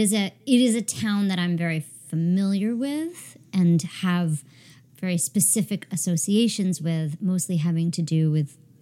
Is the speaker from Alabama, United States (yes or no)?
no; Burlington, Vermont, United States; I grew up in Burlington, which is 40 minutes away, 45.